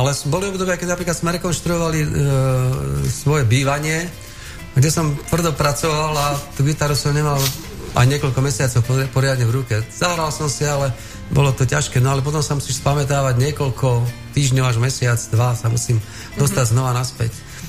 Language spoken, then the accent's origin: Slovak; Martin, Žilina Region, Slovakia; Ja som rád Martinčan, som hrdý a je to kľudné mesto, kde je úžasná príroda, Turiec je nádherný.